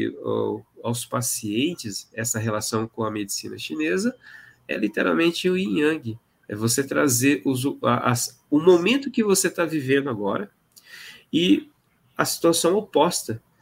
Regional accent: Londrina, Paraná, Brazil; Bom, eu sou aqui de Londrina

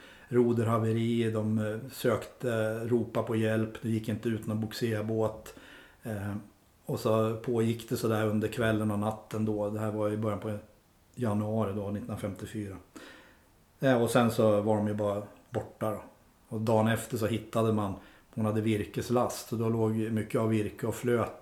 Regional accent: Skutskär, Uppsala County, Sweden; Jag är uppvuxen i Skutskär och farsan var fabriksarbetare och morsan jobbade som hemsamarit. Så uppvuxen under enkla förhållanden.

